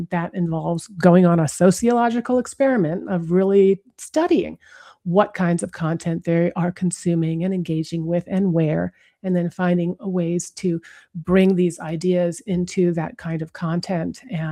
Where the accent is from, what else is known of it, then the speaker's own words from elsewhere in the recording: Newton, Massachusetts, United States; I grew up in Newton, Massachusetts.